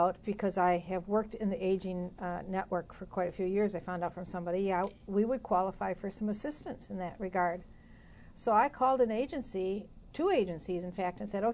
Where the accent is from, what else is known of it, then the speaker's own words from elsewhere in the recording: Belleville, Wisconsin, United States; I grew up in Belleville, which is like 18 miles south of Madison.